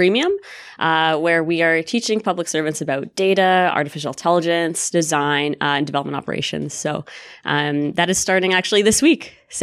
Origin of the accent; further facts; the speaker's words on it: Winnipeg, Manitoba, Canada; So I'm actually from Winnipeg.